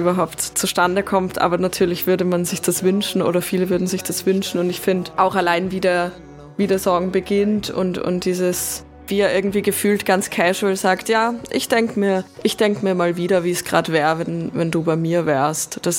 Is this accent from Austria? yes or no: yes; Austria; eben für mich als Österreicherin